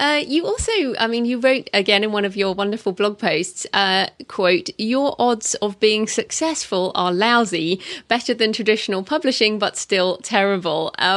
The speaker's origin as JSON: {"language": "English", "country": "United Kingdom", "said": "So that's something I haven't been able to do as a British author."}